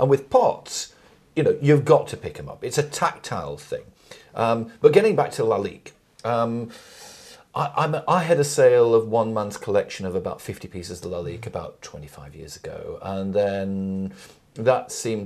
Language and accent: English; Nelson, North West England, United Kingdom; growing up in Nelson, nearby is the town of Accrington. Accrington fits strategically between Burnley and Blackburn.